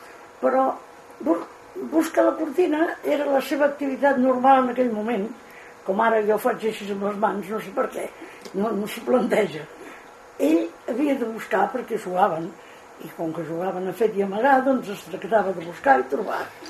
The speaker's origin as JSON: {"language": "Catalan", "town": "Barcelona", "region": "Catalonia", "country": "Spain", "lives_now": "Girona, Spain", "said": "quan vivia a Barcelona, jo soc de Barcelona, però fa 30 anys que visc a Girona"}